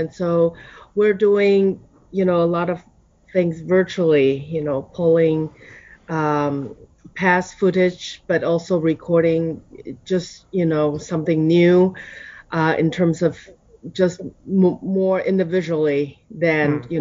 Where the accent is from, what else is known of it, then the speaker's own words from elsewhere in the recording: Kaohsiung, Taiwan; That's from my hometown, which is actually in Kaohsiung. People know Taipei better, but now my hometown has the largest arts complex in the world since November 2018.